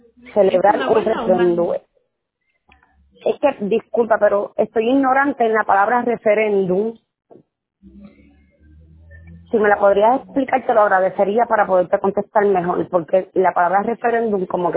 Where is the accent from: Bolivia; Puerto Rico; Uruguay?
Puerto Rico; Vega Baja; como soy de Vega Baja, nacida y criada